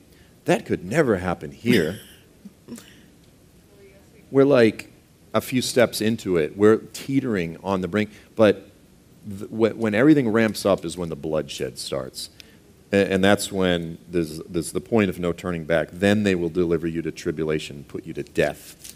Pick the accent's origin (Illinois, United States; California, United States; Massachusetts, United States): Massachusetts, United States; Boston; I'm sorry, I'm from Boston.